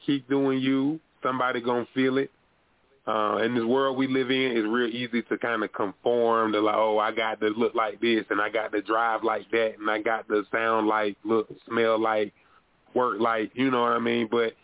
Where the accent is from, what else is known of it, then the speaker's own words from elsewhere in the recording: Greensboro, North Carolina, United States; but I'm from North Carolina, born and raised, Greensboro, North Carolina.